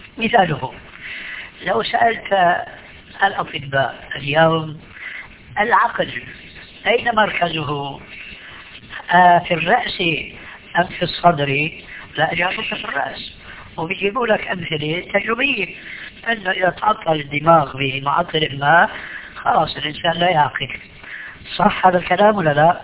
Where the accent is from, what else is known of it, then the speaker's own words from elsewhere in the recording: Damascus, Damascus Governorate, Syria; عندنا في دمشق ماء اسمه ماء الفيجة، والفيجة قرية تبعد عن دمشق ما أدري 20-30 كيلومتر.